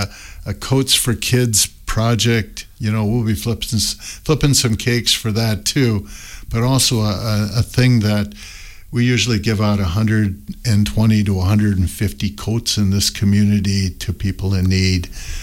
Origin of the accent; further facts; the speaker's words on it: Darlington, United States; I grew up in Darlington, so it started out with teams down there. And as I moved around the state a little bit, I played for some other people